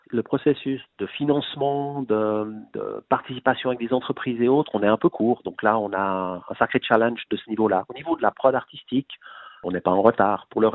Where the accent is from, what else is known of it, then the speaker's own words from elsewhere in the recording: Geneva, Switzerland; je suis Genevois, j'ai une entreprise Genevois